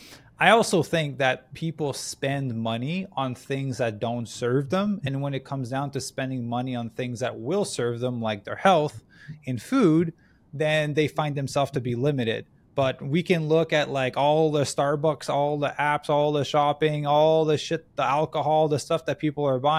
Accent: Vancouver, British Columbia, Canada; now in Los Angeles, United States; I come from Vancouver, Canada, which is considered crazy for Canadian market.

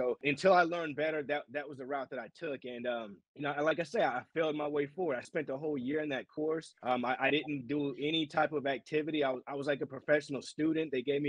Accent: North Carolina, United States; born there; also born or lived in Brooklyn, United States / Washington, D.C., United States / Los Angeles, United States / Japan; I'm from a military family. I was born in North Carolina, lived in Brooklyn, New York, Washington, D.C., Los Angeles, Japan, Arizona.

